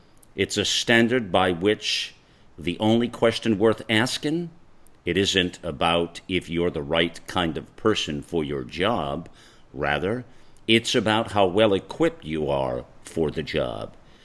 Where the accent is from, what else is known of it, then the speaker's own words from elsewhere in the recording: Catalonia, Spain; I grew up just outside of Barcelona, a child of two highly successful professionals.